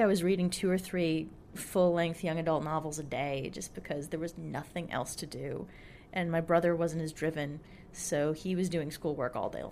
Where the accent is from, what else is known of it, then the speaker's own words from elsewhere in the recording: Fairfax County, Virginia, United States; born there; When I was born in Fairfax County